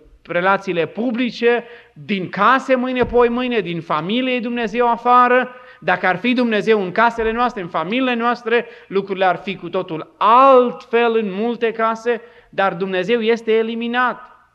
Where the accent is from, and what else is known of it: Romania